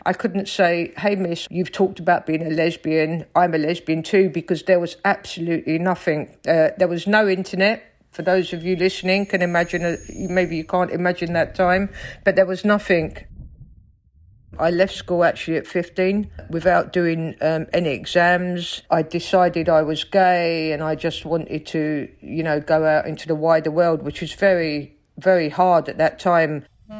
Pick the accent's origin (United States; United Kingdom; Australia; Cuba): United Kingdom; Stockwell, London; accent: Cockney; I grew up in South London, in Stockwell, on a council estate. My mum was an Armenian immigrant. I'm Armenian, which many people don't realise when they talk to me because I have such a Cockney accent. Went to Armenian school on a Saturday.